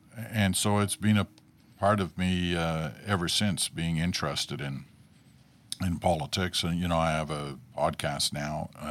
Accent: Ottawa, Ontario, Canada; We grew up in Ottawa

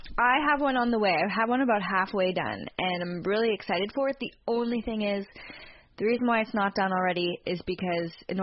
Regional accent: Canada; we're 2 Canadian podcasters in Toronto.

